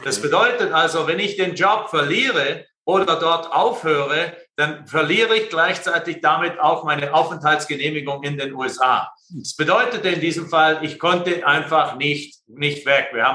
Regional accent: Germany; moved away; ich hatte immer Heimweh und habe immer mich gedacht, Deutschland ist mein Heimatland

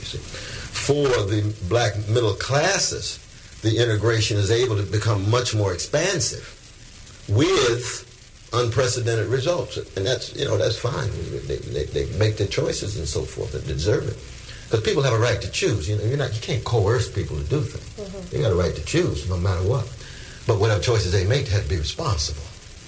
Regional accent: Sacramento, California, United States; See, when I grew up in Glen Elder in Sacramento, you know, it was a ghetto, but we didn't think of it as a ghetto because we were having a good time.

